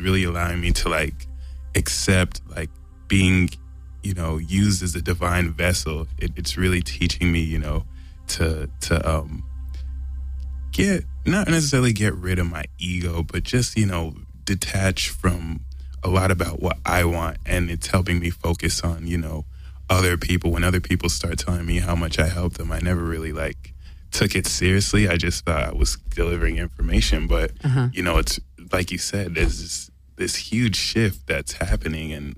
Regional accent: New Jersey, United States; I'm from New Jersey.

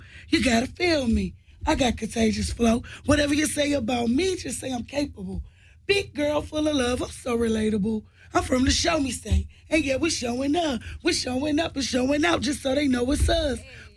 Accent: Midwest, United States; We is from the Midwest.

